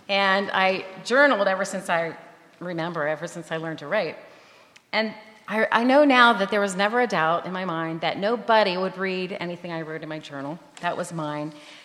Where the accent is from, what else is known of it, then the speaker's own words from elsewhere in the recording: Scottdale, Pennsylvania, United States; I grew up in Scottsdale, Pennsylvania, when it was the word capital of the Mennonite Church.